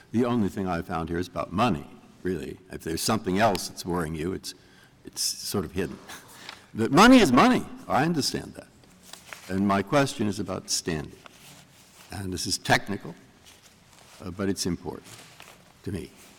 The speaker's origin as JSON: {"language": "English", "region": "Massachusetts", "country": "United States", "said": "That's just because I'm from Massachusetts."}